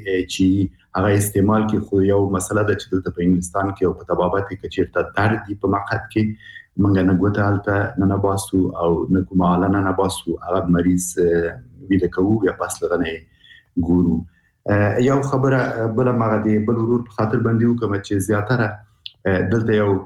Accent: Afghanistan; موږ په عنعنوي شکل موږ افغانان شرمېږو

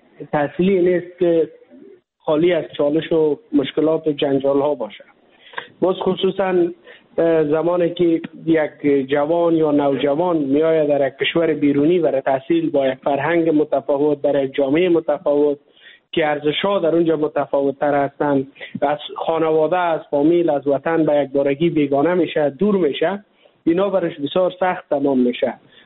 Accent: Afghanistan; now in India; ما کسایی که از افغانستان هستیم

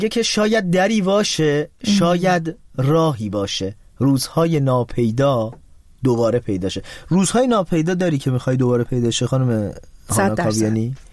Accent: Shiraz, Fars, Iran; شیرازی زیاد شد از اول برنامه شیرازیم ما از شیرازیم.

